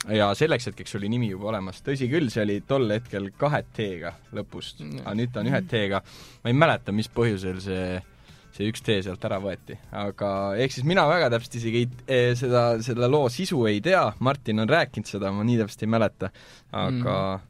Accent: Rapla, Rapla County, Estonia; mina olen Raplast pärit.

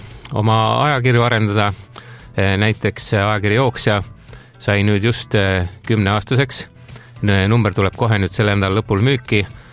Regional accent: Rapla, Rapla County, Estonia; kõike, mis minu kodukandis ja minu nagu tõelises kodus Raplas toimub

